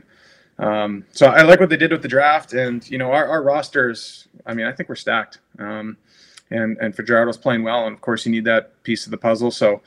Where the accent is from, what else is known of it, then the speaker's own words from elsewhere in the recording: Saskatchewan, Canada; if I'm going to come back, you know, I want to play for my hometown. I want to play for Saskatchewan.